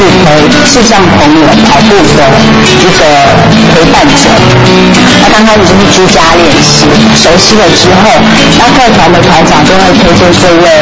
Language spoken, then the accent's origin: Chinese; Taiwan; 我是台湾人。